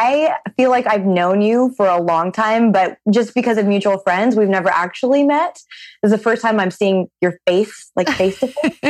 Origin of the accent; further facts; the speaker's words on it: South Dakota, United States; You're from Michigan and I am from South Dakota.